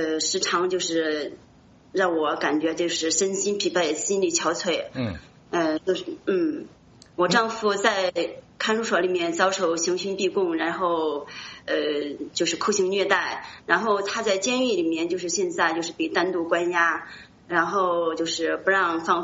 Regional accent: Henan, China; also born or lived in Xinjiang; now in United States; 其实我和我的儿子，我们不是从新疆来到美国的。我们是从我们的河南老家，然后也是悄悄的、偷偷的，然后是背着家人

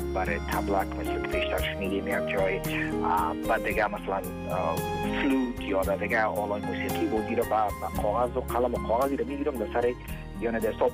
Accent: Afghanistan; خودم چون افغان هستم

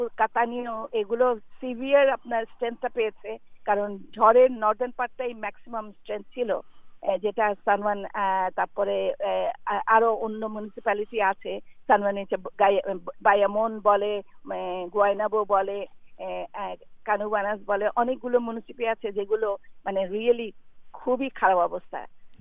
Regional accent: Dhaka, Dhaka Division, Bangladesh; আমরা তো বড় হয়েছি সত্যিকারের ফ্লাড ঢাকায়, বাংলাদেশে যারা জন্মেছি, তাই না?

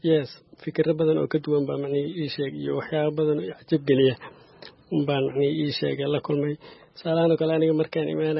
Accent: Caabudwaaq, Galguduud, Somalia; born there; magaalada degmada Caawud Waaq oo magaalada aan ku dhalanay

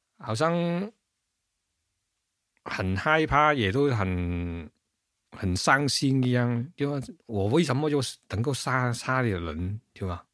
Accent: Guangdong, China; 我说我是广东人啊，我帮他讲我是广东人啊

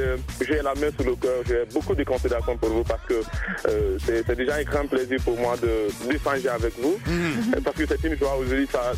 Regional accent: Guinea; en tant que Guinéen

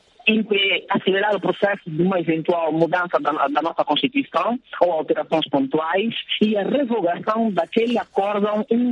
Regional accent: Angola; Nós somos angolanos em qualquer parte do mundo que formos

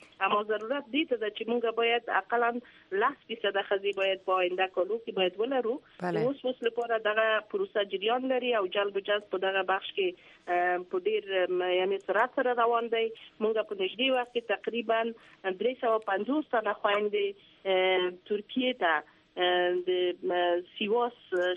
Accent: Afghanistan; ما زمان افغان هستیم

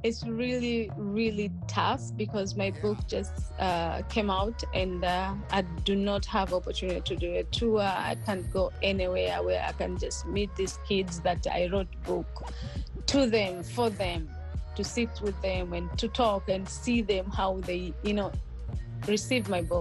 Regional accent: Tanzania; Like I'm from Tanzania and I've been to Serengeti twice.

